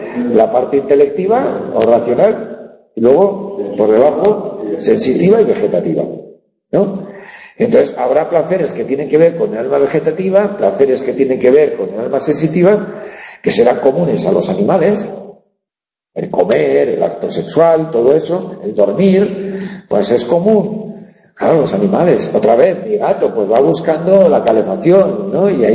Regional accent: Navarre, Spain; caracoles del Valle de Belagua, en Navarra, ¿no? Los navarricos, ¿no? Es un tipo de caracoles propios de mi tierra, ¿no?

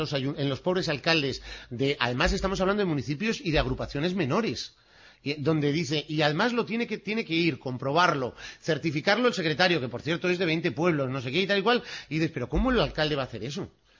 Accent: Salamanca, Castile and León, Spain; Yo vengo de Salamanca, tenemos la segunda provincia con más habitantes, con más pueblos de España.

